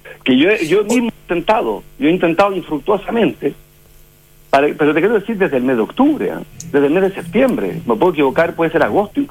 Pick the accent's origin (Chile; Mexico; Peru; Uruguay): Chile; como chileno